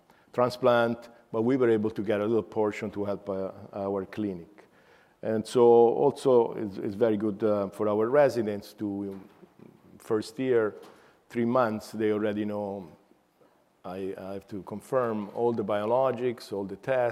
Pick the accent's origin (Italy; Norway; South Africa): Italy; now in United States; So I'm from Italy. I came to the United States in 1984, and then first California, then Florida